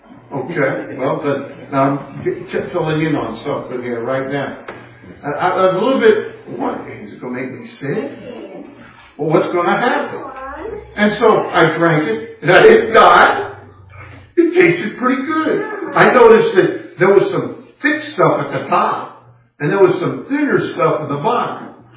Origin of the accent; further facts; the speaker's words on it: Castro Valley, California, United States; Not a city boy. You probably figured that out already if I hadn't told you. I grew up in Castro Valley, California. A little hick town of 53,000.